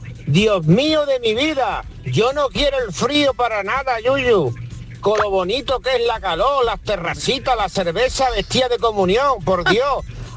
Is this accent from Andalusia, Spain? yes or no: yes; Seville, Andalusia, Spain; Yo soy de Sevilla.